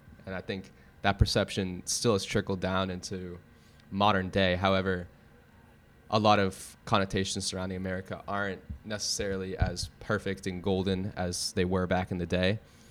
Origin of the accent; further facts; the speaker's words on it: United States; I'm not ashamed at all to admit I'm American. I think being an American is a good thing.